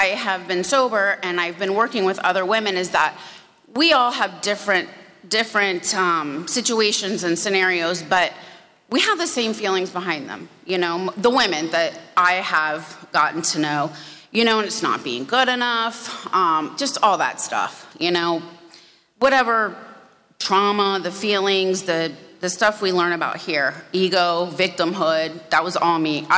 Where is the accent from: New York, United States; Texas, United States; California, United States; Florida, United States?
Florida, United States; So I was born and raised in Florida.